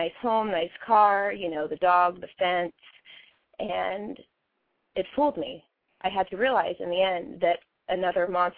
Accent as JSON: {"language": "English", "town": "Portland", "region": "Oregon", "country": "United States", "said": "I'm from Portland, so it rains here often."}